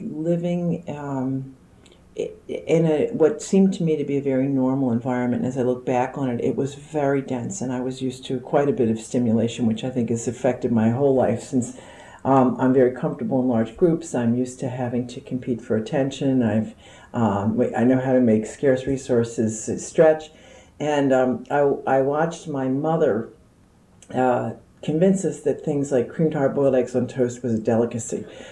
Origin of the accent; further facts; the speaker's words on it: Darby, Pennsylvania, United States; born there; I was born in Darby, Pennsylvania, which is right outside of Philadelphia.